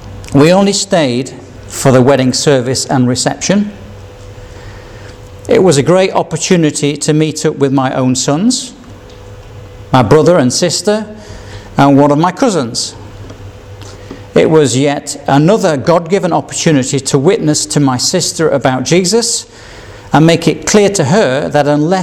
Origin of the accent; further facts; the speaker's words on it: Yorkshire and the Humber, United Kingdom; One was from William Shakespeare that I could barely understand, being a Yorkshireman